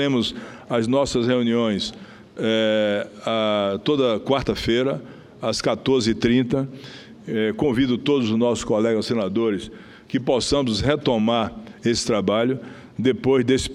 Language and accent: Portuguese; Bahia, Brazil; born there; Meu terreiro, Vossa Excelência sabe, é a Bahia, meu estado, onde eu nasci, onde eu tenho paixão e amor pelo meu povo, por todas as regiões.